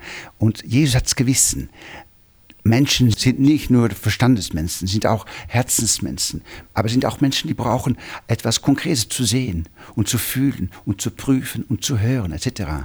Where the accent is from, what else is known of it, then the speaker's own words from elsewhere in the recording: Netherlands; German is a second language; ich bin Holländer